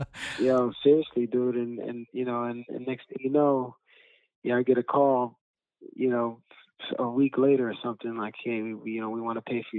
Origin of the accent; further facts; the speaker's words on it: Brooklyn, New York, United States; You know, I grew up in Bushwick.